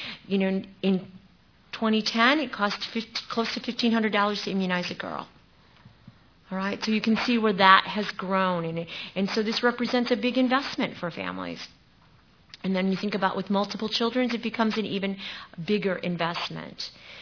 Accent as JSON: {"language": "English", "region": "Michigan", "country": "United States", "said": "So this is a tool that Michigan, I came from Michigan, and this is a tool that Michigan came up"}